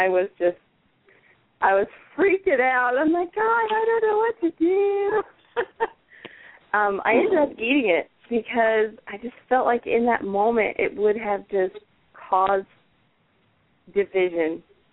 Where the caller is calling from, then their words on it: Ohio, United States; I'm calling from Ohio.